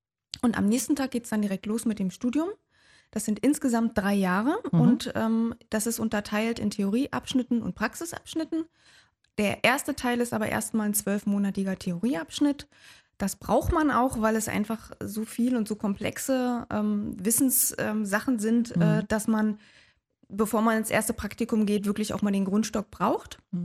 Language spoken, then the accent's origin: German; Potsdam, Brandenburg, Germany; jetzt doch seit einiger Zeit schon wieder in Potsdam, meiner Heimatstadt.